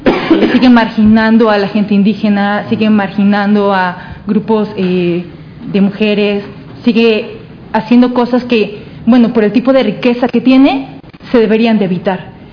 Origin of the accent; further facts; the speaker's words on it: Tultitlán, State of Mexico, Mexico; vengo del Estado de México, del municipio de Tultitlán.